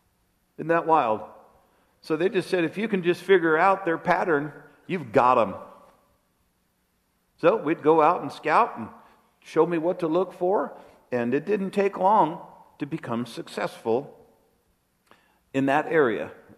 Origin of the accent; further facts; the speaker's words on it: Colorado, United States; I never realized where I grew up in Colorado, it was all muleys.